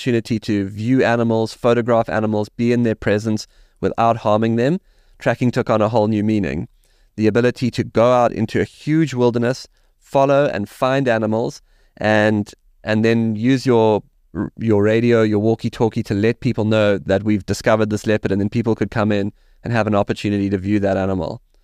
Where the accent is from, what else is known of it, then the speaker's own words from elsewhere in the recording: South Africa; Growing up in South Africa, safaris, tracking, being out on the land